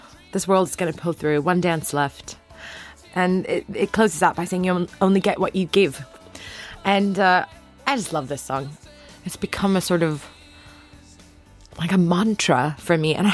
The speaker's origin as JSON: {"language": "English", "town": "Los Angeles", "region": "California", "country": "United States", "tie": "born or raised there", "said": "I grew up in Hancock Park in Santa Monica, was where I went to school."}